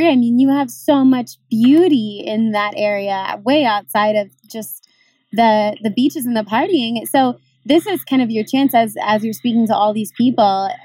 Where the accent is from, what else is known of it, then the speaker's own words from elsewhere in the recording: United States; maybe this is being American and being kind of close by, I feel like Cancun is a pretty big hot spot.